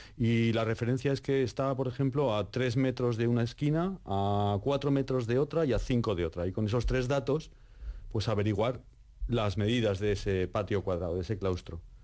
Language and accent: Spanish; Aragon, Spain; Yo soy de Aragón y represento y acompaño la parte aragonesa nada más